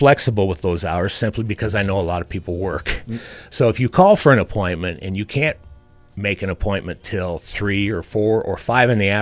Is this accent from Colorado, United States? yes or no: yes; Fort Morgan, Colorado, United States; Well, I'm a native of Fort Morgan, Colorado. This is my hometown.